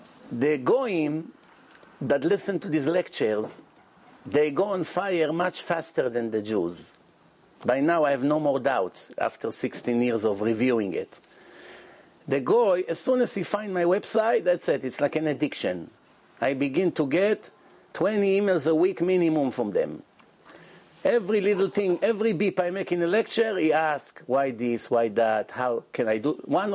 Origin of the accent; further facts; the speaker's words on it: Hong Kong; born there; I was born in Hong Kong.